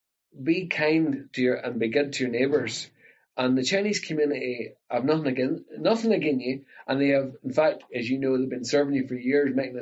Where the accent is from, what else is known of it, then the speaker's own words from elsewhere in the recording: Northern Ireland, United Kingdom; I went to England and I says … from Northern Ireland